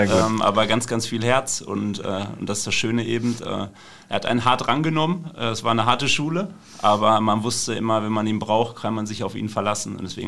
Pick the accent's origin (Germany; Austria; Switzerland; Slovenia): Germany; Dortmund, North Rhine-Westphalia; Ich bin Dortmunder und da war das natürlich ein Name.